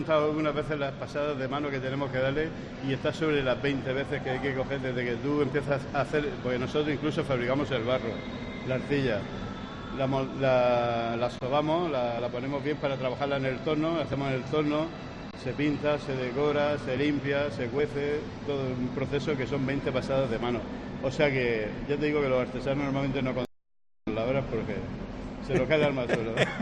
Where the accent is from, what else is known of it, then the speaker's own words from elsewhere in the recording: Lorca, Region of Murcia, Spain; los que somos de aquí de Lorca